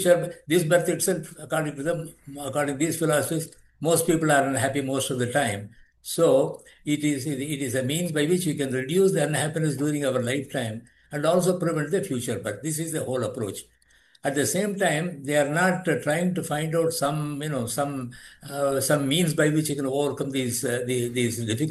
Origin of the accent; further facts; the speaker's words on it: India; first language Tamil; English is a second language; This prayer is in my mother tongue, called Tamil, right? It's not in Sanskrit. It's my mother tongue.